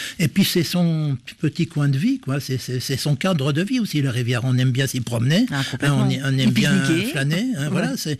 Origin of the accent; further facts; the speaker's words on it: France; il faut quand même savoir que chez nous, en Europe, en France